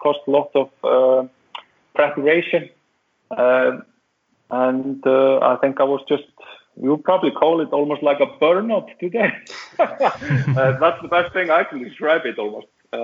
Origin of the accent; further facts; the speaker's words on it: Eastern Region, Iceland; English is a second language; when I was growing up in East Iceland in the fishing village I mentioned, being in football was the most enjoyable thing I'd ever done